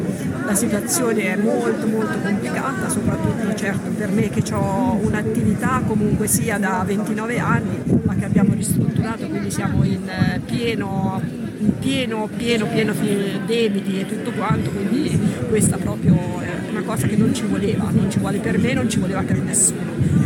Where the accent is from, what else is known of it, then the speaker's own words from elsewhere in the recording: Pierantonio, Umbria, Italy; al 90% siamo tutti di Pierantonio.